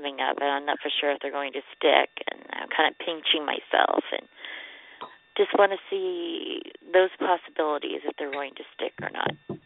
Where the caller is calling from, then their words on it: Oklahoma, United States; And calling from Oklahoma.